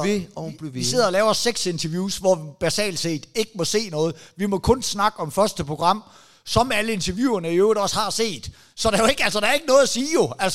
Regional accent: Jutland, Denmark; jeg kommer fra Jylland, ikke?

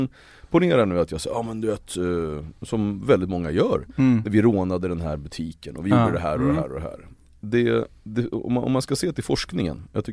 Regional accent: Uppsala, Uppsala County, Sweden; Som de människorna som jag umgicks med och där jag växte upp.

